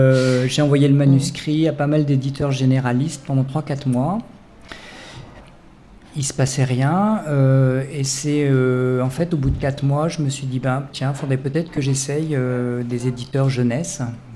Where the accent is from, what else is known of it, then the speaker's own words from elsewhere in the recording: France; On est très sensible à ce qui se passe chez nous, en France